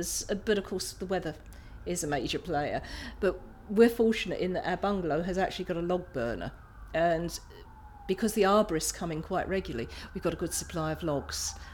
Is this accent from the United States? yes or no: no; Dartford, South East England, United Kingdom; born there; now in England; I'm 61. I was born in Dartford, Kent, but I now live in Spielplatz at Bricket Woods and Albans. And Spielplatz is a naturist community which has been in existence for about 70 years.